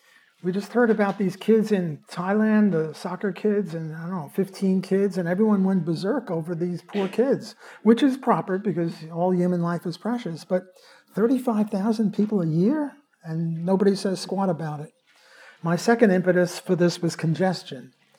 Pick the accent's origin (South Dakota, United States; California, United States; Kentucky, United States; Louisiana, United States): Louisiana, United States; New Orleans; Another reason is I'm from New Orleans, and 1,900 people died in the aftermath of Katrina.